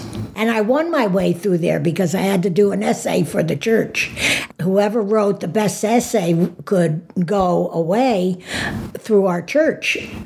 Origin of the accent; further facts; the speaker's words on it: Poughkeepsie, New York, United States; When I grew up down in Poughkeepsie, it was a mixed population.